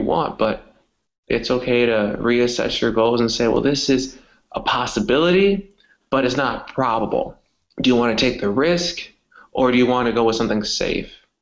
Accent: United States; accent: American; I want to be charming with my American accent in a foreign country.

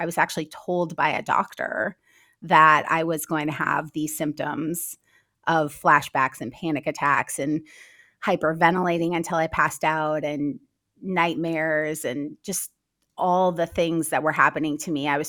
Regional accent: Minnesota, United States; And I came out here and I learned a lot growing up in Minnesota because I had so many different jobs.

